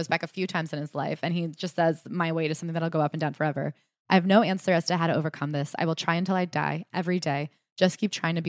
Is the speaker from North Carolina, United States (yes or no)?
yes; Durham, North Carolina, United States; at the Duke Diet and Fitness Center in my hometown of Durham.